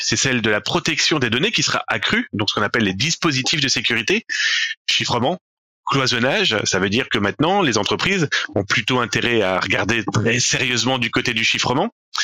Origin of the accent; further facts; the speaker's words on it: France; parce qu'on prend par exemple chez nous en France